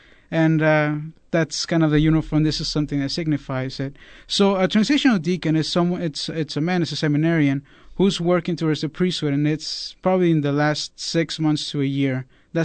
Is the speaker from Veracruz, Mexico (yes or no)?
yes; Veracruz, Mexico; also born or lived in Laredo, Texas, United States; I was born in 1986 in Laredo, Texas, and we lived there for 3 years. Then me and my family decided to move to Mexico, to Veracruz, where my mom is from, and I lived there for 12 years